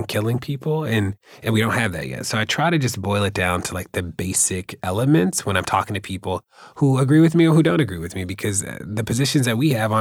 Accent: Baltimore, Maryland, United States; I grew up in Baltimore.

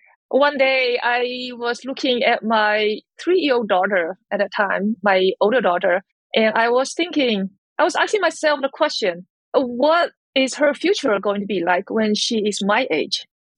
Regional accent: China; English is a second language; moved away as an adult; also born or lived in Massachusetts; now in Boulder, United States; and I live in Boulder, Colorado, but I was born and raised in China and I went to college there.

